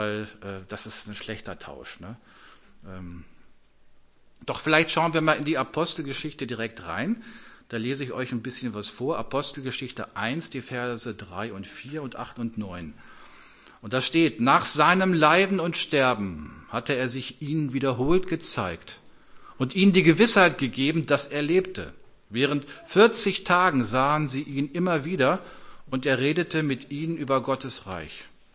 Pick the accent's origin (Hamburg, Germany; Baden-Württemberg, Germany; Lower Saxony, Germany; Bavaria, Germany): Lower Saxony, Germany; Abbesbüttel; Ich komme ja aus Abbesbüttel